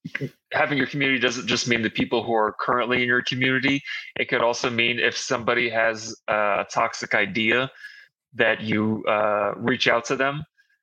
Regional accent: United States; we have a common thing, which is we're both American.

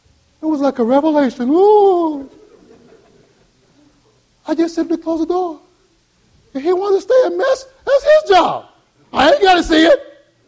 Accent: the South, United States; Now, I grew up in the South. I grew up in the hood.

